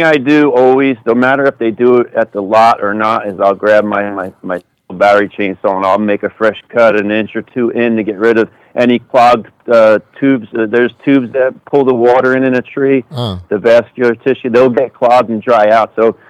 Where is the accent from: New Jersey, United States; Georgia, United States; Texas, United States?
New Jersey, United States; Well, you know, back home, I'm from New Jersey.